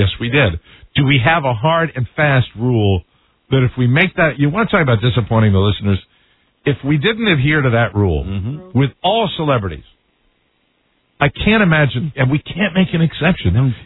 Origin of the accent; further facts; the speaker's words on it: New England, United States; I am from New England. That is not a New England thing.